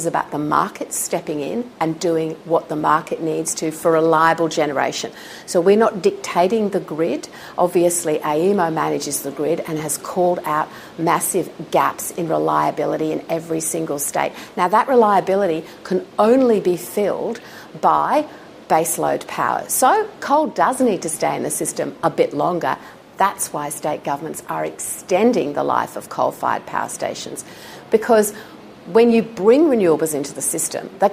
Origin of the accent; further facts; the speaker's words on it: New South Wales, Australia; you know that I come from Western New South Wales